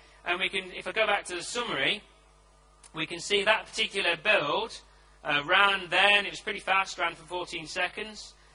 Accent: England, United Kingdom; because I am English, of course.

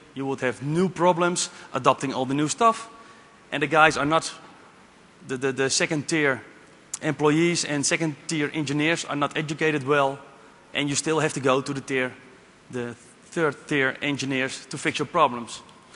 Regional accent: Netherlands; I'm from the Netherlands.

